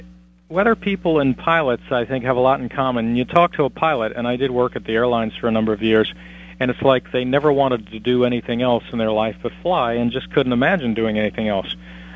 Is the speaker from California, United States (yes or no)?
no; Queens, New York, United States; also born or lived in Long Island; Yes, I grew up in Queens, but I did spend about 10 or 11 of my last years in what I call my first lifetime in New York, on Long Island in Nassau County, before I moved to other parts of the country.